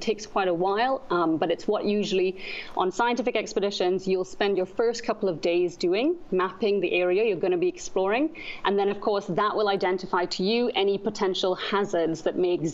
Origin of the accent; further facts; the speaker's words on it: Trinidad & Tobago; I'm from Trinidad and Tobago